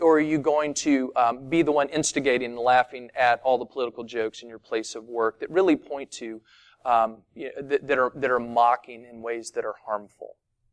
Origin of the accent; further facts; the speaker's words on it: the South, United States; That little snapshot, that's called being a Southerner. That's how we do life.